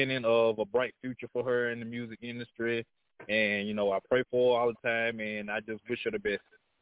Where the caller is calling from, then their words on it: Jackson, Mississippi, United States; on the feature on that song with … I'm calling from Jackson, Mississippi.